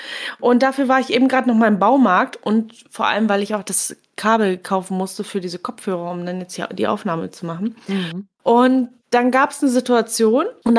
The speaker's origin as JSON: {"language": "German", "country": "Germany", "accent": "German", "said": "mit meinem deutschen Akzent."}